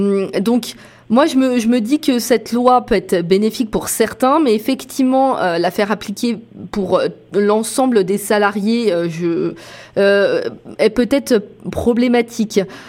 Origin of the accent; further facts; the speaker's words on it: France; moved away as an adult; Alors moi j'ai vécu en France pendant 30 ans, je suis française